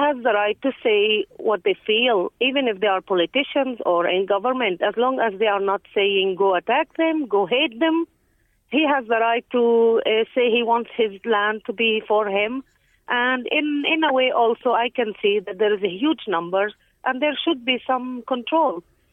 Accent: Israel; I am from Israel

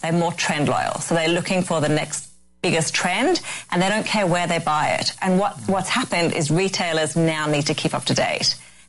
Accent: Sydney, New South Wales, Australia; born or raised there; accent: faint Australian; also born or lived in South Africa / London

